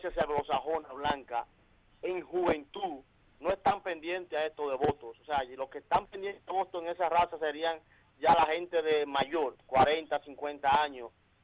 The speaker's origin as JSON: {"language": "Spanish", "country": "Dominican Republic", "lives_now": "United States", "said": "yo soy dominicano, tengo mi mamá en Santo Domingo, la cual en el 2011 hizo una petición para traérmela aquí a los Estados Unidos."}